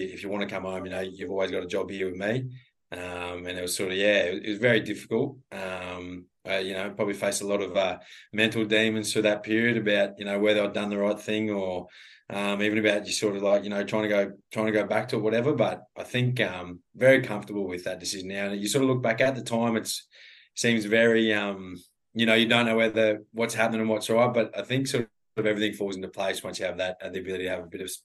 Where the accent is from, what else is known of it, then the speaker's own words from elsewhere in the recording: Queensland, Australia; I grew up in Western Queensland. We have a farm out there, but, you know, we're not farmers. We had cows and stuff on the farm growing up